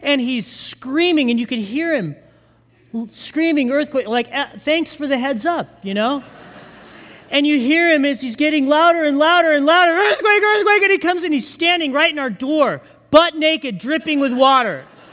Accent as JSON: {"language": "English", "region": "California", "country": "United States", "tie": "born or raised there", "said": "You know, for me that's born and raised in California, I just know how to go along for the ride, okay?"}